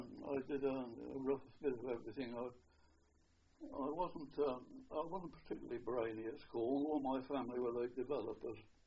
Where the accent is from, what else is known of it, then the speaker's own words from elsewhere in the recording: Daventry, East Midlands, United Kingdom; born there; I was born in Daventry, 19th of June 1913.